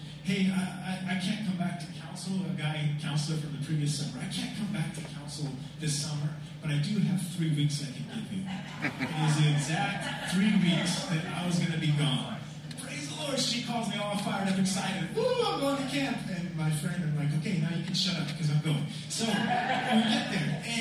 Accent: California, United States; I'm from SoCal. I don't know anything about Santa Cruz.

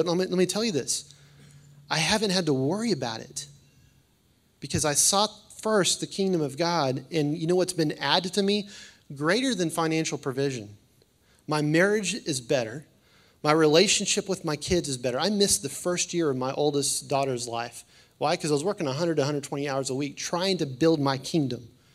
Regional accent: Texas, United States; I grew up over in Smithson Valley area, and we had this huge hill that was at least a quarter of a mile long down

